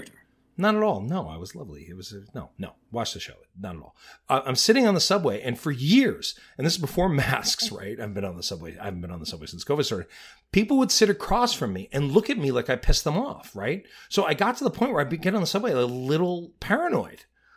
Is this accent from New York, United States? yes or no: yes; Long Beach, New York, United States; I grew up in Long Beach, Long Island.